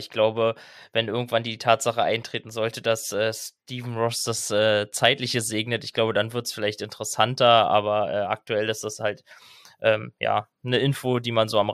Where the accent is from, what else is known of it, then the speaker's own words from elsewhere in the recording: Berlin, Germany; Ich komme ja aus Berlin